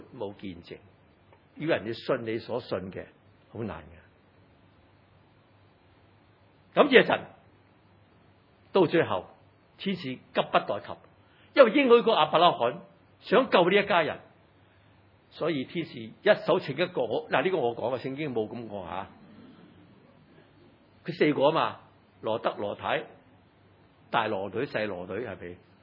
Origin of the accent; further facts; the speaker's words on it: Hong Kong; 我从小到大在这里长大，我看着这个社会变化，我这里受教育，从事教育工作